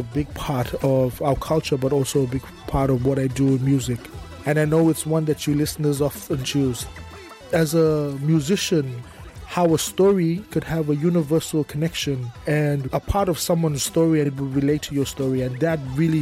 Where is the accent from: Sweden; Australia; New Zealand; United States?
Australia; Queensland; as a Australian hip-hop artist. I come from Zenith Kes, the Torres Strait Island region.